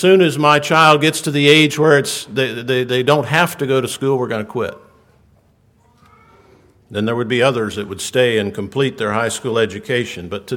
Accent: Virginia, United States; I grew up in Virginia, and I remember the birth of Christian Light Publications in 1969.

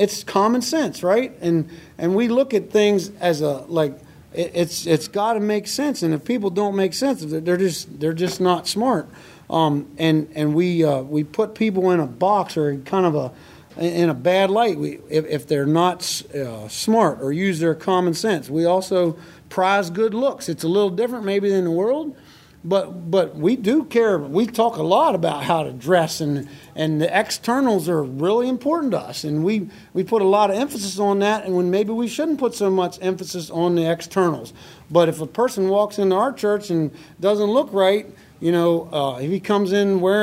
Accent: Georgia, United States; When I was growing up in Georgia, there was a family that moved into our community

